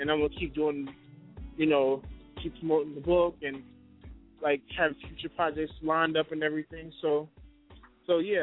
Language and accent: English; New York, United States; pretty much me chronicling my story from, you know, growing up in Harlem or whatnot